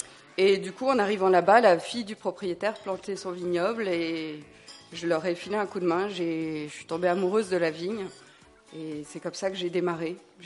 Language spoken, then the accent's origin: French; Paris, Île-de-France, France; moved away as an adult; now in Canada; Moi, je suis parisienne. J'étais assistante caméra.